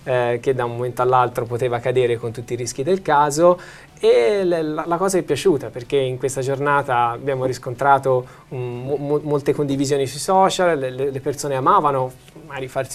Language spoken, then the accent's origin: Italian; Pisa, Tuscany, Italy; C'era un evento in provincia di Pisa, perché noi veniamo da Pisa